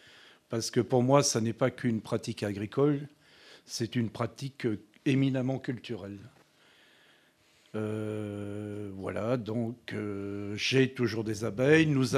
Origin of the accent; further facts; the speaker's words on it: Le Puy-en-Velay, Auvergne-Rhône-Alpes, France; Mon père en avait, je viens du Puy-en-Velay, à côté d'une commune.